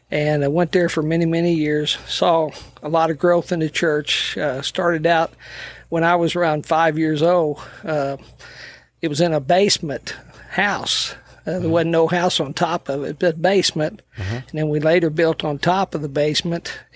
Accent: Marble Hill, Missouri, United States; also born or lived in Mattoon, Illinois / Malden, Missouri; I was born in Marble Hill.

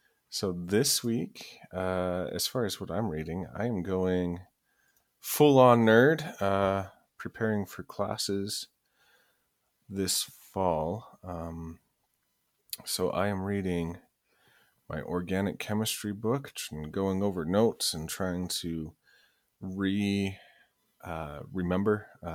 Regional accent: Denver, Colorado, United States; I grew up in Denver, the Columbine shootings

